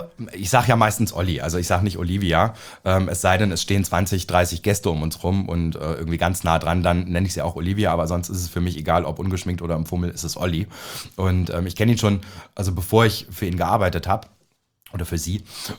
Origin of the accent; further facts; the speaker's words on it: Naumburg, Saxony-Anhalt, Germany; Na ja, also es hat Stadtrecht. Also ich komme aus Naumburg an der Saale.